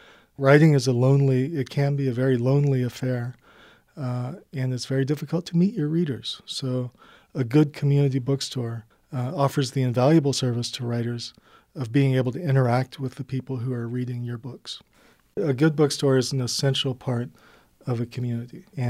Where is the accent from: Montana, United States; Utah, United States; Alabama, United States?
Montana, United States; Livingston; now in Bozeman, United States; It's where I live. I grew up in Livingston, but I'm living now in Bozeman.